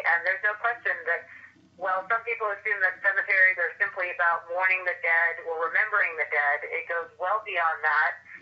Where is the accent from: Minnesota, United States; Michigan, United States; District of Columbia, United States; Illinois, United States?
Illinois, United States; Chicago; I'm from Chicago, I had never lived south of the Mason-Dixon line before